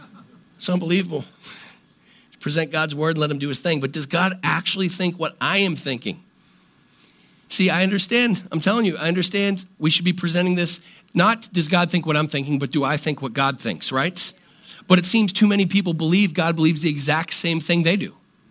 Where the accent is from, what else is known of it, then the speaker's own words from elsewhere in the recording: Virginia, United States; born there; I'm allowed to say y'all because I was born in Virginia.